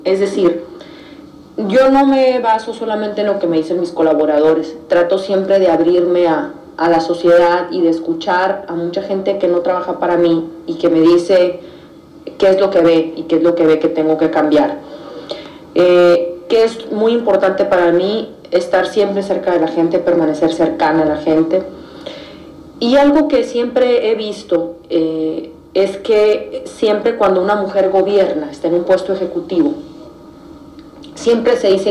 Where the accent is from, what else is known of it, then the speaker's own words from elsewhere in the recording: Sonora, Mexico; Y como mujer, como sonorense, como mexicana, como madre de familia, hija